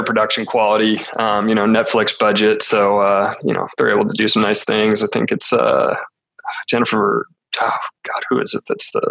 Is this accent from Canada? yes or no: no; Hong Kong; I grew up in Hong Kong, actually, was born there, and we did a lot of traveling.